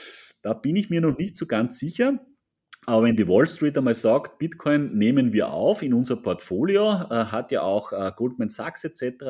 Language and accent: German; Austria; das hat jeder Mensch so ein bisschen drin bei uns in Österreich